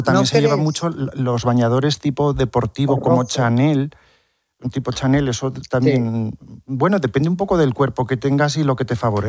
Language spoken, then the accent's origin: Spanish; Miguel Esteban, Castilla-La Mancha, Spain; Sí, mira, yo ayer venía de mi pueblo, de Miguel Esteban, y por la A4 ya se venía la primera operación salida